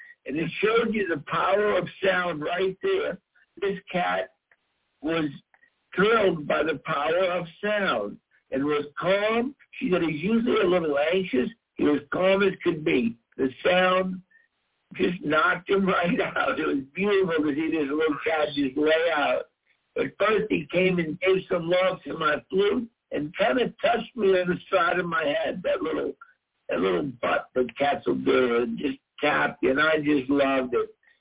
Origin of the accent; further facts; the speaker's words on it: New Orleans, Louisiana, United States; Out of Louisiana, which is my hometown, I was born and raised in New Orleans, so that is very close to my heart.